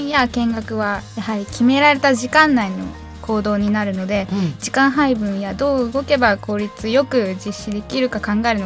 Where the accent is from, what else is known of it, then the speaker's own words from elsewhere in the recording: Shizuoka, Japan; 静岡県出身なんです。